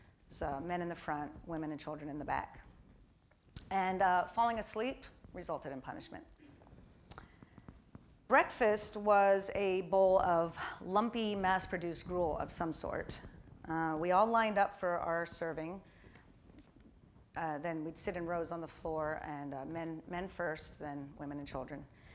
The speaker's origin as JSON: {"language": "English", "country": "United States", "said": "So, needless to say, no one was buying that I was from America."}